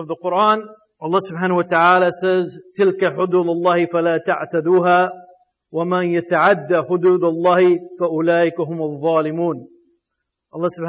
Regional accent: United States; You know, for me as an American, this is like, it's almost like a vampire

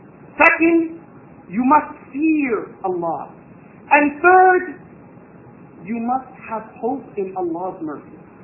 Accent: Toronto, Ontario, Canada; as a Muslim who was born and raised in Toronto, in Canada

